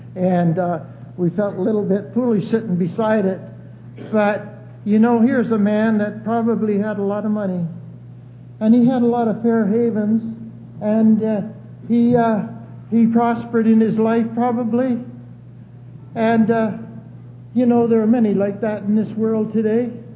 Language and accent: English; Canada; I'm Canadian.